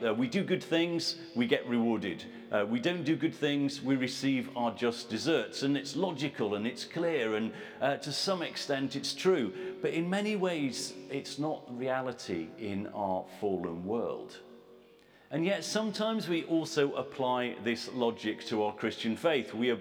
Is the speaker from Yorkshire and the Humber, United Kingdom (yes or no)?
yes; Bradford, Yorkshire and the Humber, United Kingdom; now in England; I was brought up in Bradford. So the southeast is a new thing to me. We've been here for about the last 4 or 5 years now.